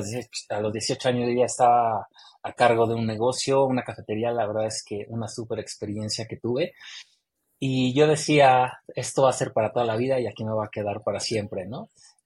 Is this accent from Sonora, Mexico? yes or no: no; Mexico City, Mexico; born there; hoy tengo 45 años, felizmente casado ya. Nací en la Ciudad de México, sigo viviendo en la Ciudad de México. Bueno, ahorita estoy en el Estado de México, pero yo lo considero como, ya sabes, que está pegado y es Ciudad de México.